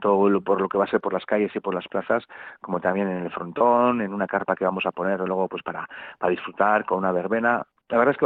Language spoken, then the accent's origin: Spanish; Basque Country, Spain